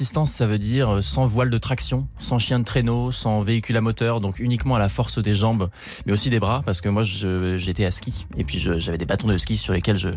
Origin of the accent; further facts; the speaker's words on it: Normandy, France; now in Paris, France; Parce que moi, je suis parisien maintenant. Je suis de Normandie à l'origine, mais maintenant je vis à Paris.